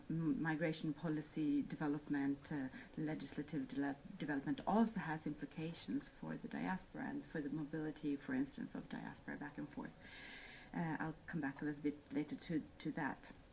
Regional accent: Gotland, Sweden; now in Stockholm, Sweden; I'm from the island of Gotland in the middle of the Baltic, and those who move from there to the mainland, it's a very long move. And I'm now based in Stockholm, part of the Gotlanders in the diaspora in Stockholm

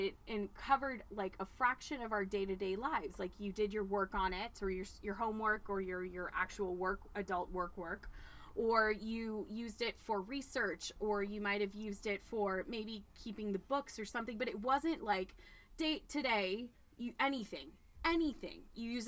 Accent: Burbank, California, United States; Very different background than growing up in Burbank.

